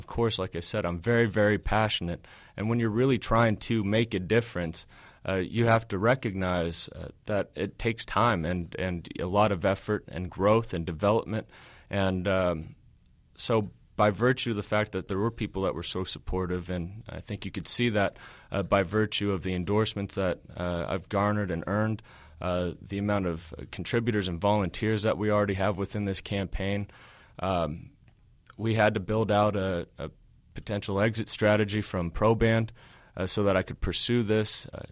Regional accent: Washington, District of Columbia, United States; I've gotten so passionate about serving our constituency in my home town in Washington, D.C.

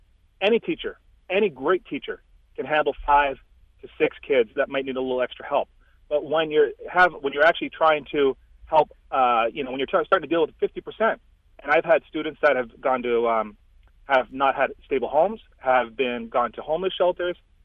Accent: Canada; I'm also from outside of the country. I'm from Canada.

